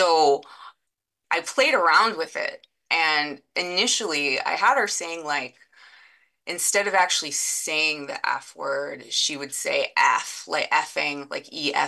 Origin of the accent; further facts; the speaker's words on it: Nickerson, Kansas, United States; I grew up in Kansas. I grew up in Nickerson, Kansas